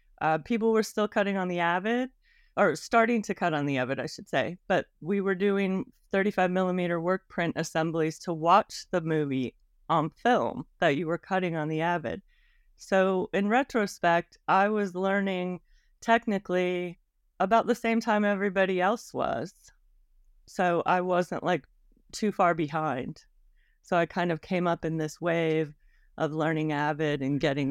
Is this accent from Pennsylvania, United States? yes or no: no; Atlanta, Georgia, United States; I had a slightly different path. I grew up in Atlanta.